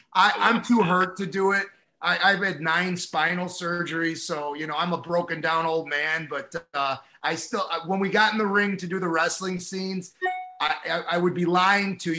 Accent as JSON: {"language": "English", "town": "Chicago", "region": "Illinois", "country": "United States", "said": "I'm from Chicago. Brown bagged, you know."}